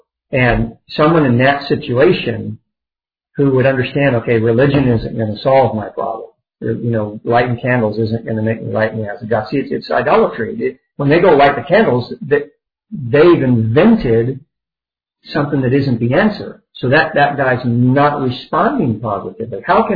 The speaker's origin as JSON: {"language": "English", "region": "Texas", "country": "United States", "said": "because I'm from Texas, so Texas is way bigger"}